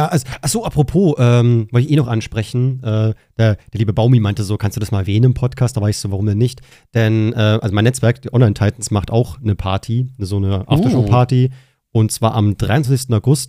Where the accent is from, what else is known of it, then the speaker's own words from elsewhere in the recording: Bavaria, Germany; Und natürlich habe ich Bier zu Hause, ich bin ein Bayer